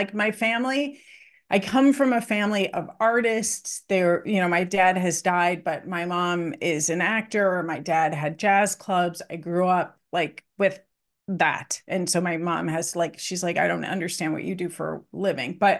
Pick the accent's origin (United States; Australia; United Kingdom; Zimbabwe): United States; Chicago, Illinois; moved away as an adult; now in New York, United States; I came to New York by myself. I grew up in Chicago.